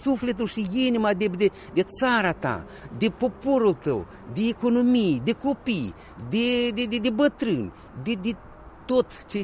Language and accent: Romanian; Moldova; Iarăși, suntem moldoveni